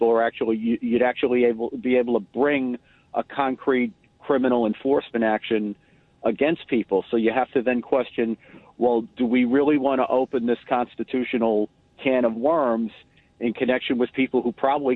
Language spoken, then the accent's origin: English; United States; But what I'm most worried about, legally and as an American, is the prudence of bringing this kind of a case